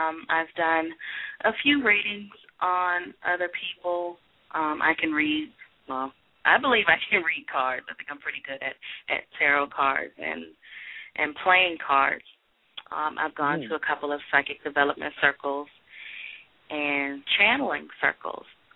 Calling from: Maryland, United States; I'm calling from Maryland.

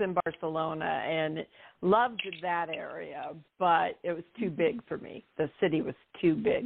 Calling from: Nebraska, United States; Nebraska. I am in the center of the States. yes.

